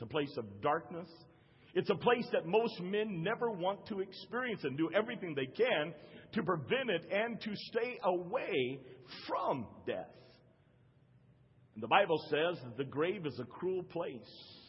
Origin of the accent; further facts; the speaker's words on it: Rock, West Virginia, United States; born there; 62 years ago, I was born in Rock, West Virginia. It was a coal mining town. And I was born in the owner's house that owned the coal mining. My mother and father worked for a company.